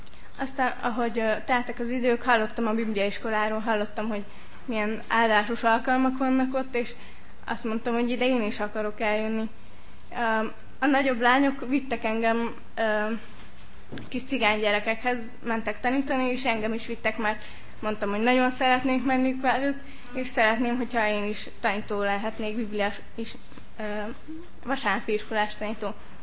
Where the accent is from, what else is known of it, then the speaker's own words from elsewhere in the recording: Crasna, Sălaj, Romania; testvéreket … Krasznáról, másodéves biblia hallgató.